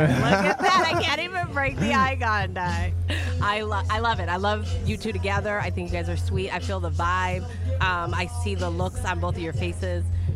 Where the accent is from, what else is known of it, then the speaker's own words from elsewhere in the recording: Detroit, Michigan, United States; moved away as an adult; now in Florida, United States; I found the love of my life here in Florida. I'm from Detroit.